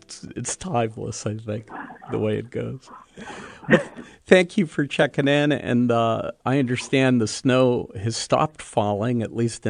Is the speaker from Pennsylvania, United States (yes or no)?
yes; Churchill, Pennsylvania, United States; it was equidistant from where I grew up in Churchill and where she grew up in Chippewa